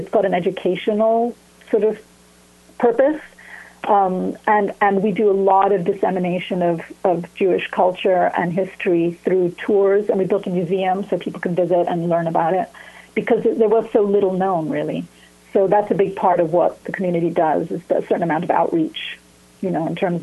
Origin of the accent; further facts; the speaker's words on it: Porto, Norte, Portugal; growing up as an American and Jew in Porto in those days, we're talking about pre-revolution, because, you know, we had a revolution in 1974.